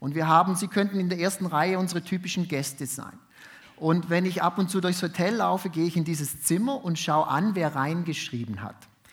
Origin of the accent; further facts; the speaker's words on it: Hamburg, Germany; Ich bin geboren in Hamburg, dort auch aufgewachsen